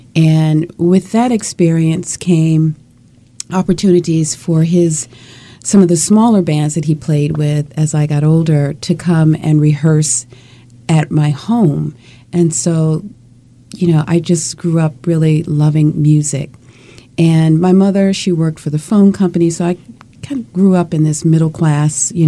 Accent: Chicago, Illinois, United States; now in Baltimore, United States; Not originally. I'm from Chicago.

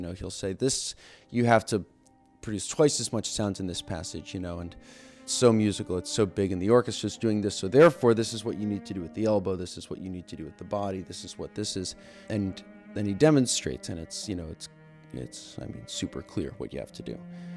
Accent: Poughkeepsie, New York, United States; I'm a senior at Peabody. I'm from Poughkeepsie, New York.

